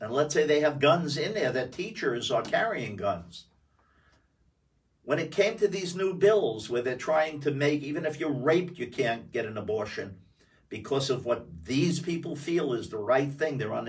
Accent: New York City, New York, United States; I'm Jewish, but one of my favorite people growing up in New York City, and he's dead many years, was a very famous Bishop Fulton J. Sheen.

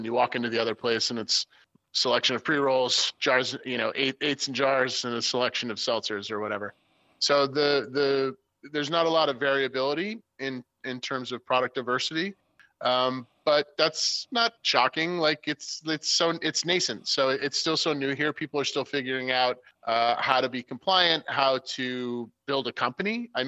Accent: Rhode Island, United States; now in Vermont, United States; And I'm from Rhode Island. They call us idiots. That's where I was born and raised.

